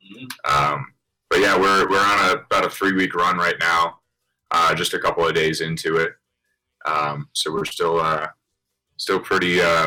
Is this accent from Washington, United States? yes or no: no; Wisconsin, United States; I'm from Wisconsin.